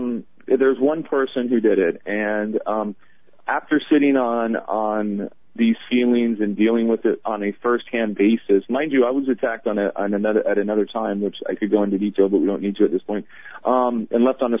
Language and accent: English; Melbourne, Florida, United States; When I say I'm from Melbourne, they're like, oh, really, mate? And I'm like, not down under.